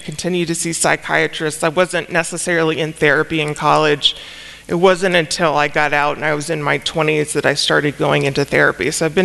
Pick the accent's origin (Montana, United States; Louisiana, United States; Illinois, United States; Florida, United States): Louisiana, United States; New Orleans; I grew up in New Orleans, and that culture, it is so embedded to drink with everything.